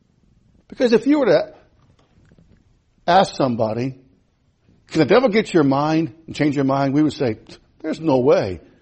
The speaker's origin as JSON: {"language": "English", "country": "United States", "tie": "born or raised there", "said": "I grew up in America where being a lesbian or being a sodomite was an abomination."}